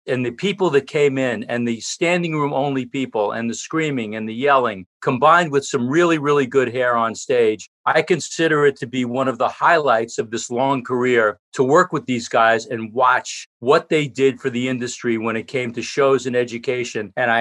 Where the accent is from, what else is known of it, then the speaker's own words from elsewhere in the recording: New York City, New York, United States; Well, I was brought up in New York City. I'm a third generation New York City guy. My grandparents were born in the city.